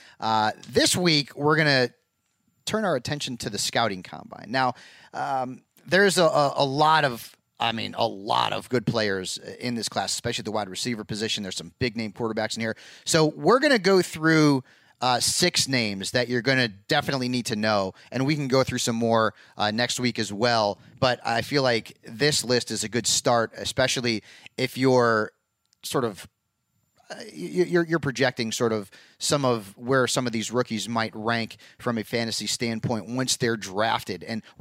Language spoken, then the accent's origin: English; Connecticut, United States; I'm from Connecticut, not for nothing. I don't want to go back there.